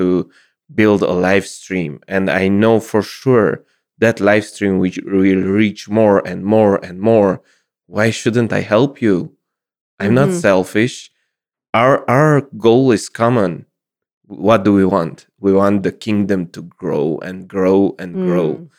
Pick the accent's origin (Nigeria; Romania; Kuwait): Romania; born there; first language Hungarian; English is a second language; So my grandparents remained in Romania. So I was born a Hungarian in Romania.